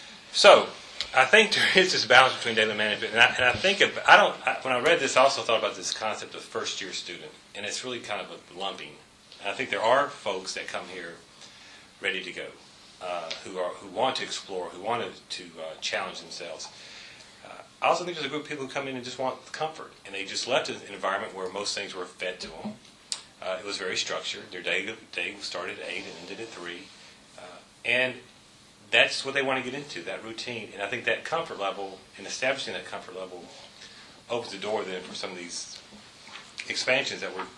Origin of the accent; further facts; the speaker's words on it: Nashville, Tennessee, United States; First, my background, I've been here for 20 years, and I was born and raised in Nashville, so I'm a big believer in the Nashville community